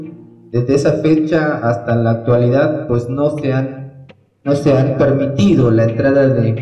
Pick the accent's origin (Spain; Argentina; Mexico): Mexico; Chicomucelo, Chiapas; vengo del municipio de Chicomucelo, en el estado de Chiapas.